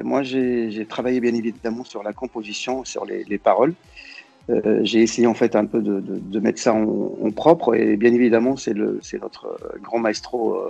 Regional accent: Tetouan, Tanger-Tetouan-Al Hoceima, Morocco; Donc moi je suis de Tétouan, bien évidemment. Tanger, c'est à côté, c'est à 60 km.

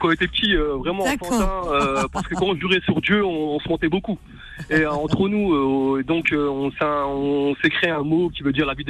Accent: Drancy, Île-de-France, France; moi, je me rappelle quand j'étais petit, ce soit au quartier, j'ai grandi à Drancy.

